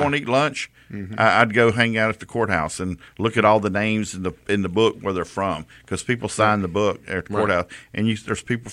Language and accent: English; Prichard, Alabama, United States; But Pritchard, I mean, growing up in Pritchard, like I did, we had a great downtown.